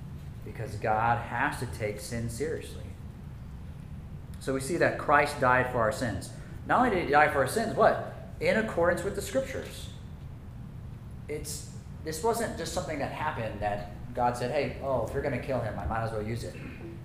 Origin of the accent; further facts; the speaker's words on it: Hawaii, United States; I grew up in Hawaii, okay?